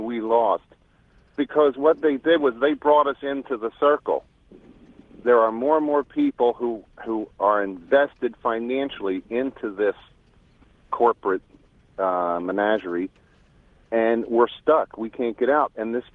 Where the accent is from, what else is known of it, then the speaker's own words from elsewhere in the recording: Pennsylvania, United States; born there; Actually, I was born near Philly, too.